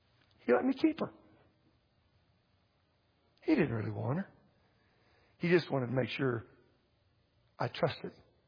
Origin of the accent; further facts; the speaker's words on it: Texas, United States; I'm from Texas. 40 million. They're not 40 million people in Texas, I don't think.